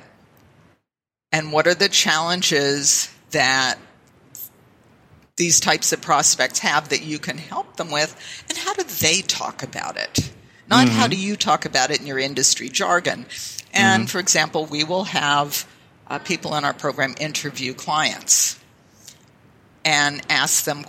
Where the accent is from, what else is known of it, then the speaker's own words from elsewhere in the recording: Pittsburgh, Pennsylvania, United States; Well, I grew up in Pittsburgh.